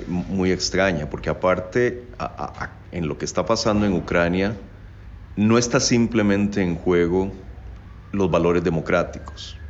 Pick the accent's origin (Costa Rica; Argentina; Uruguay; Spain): Costa Rica; con los que yo crecí en Costa Rica.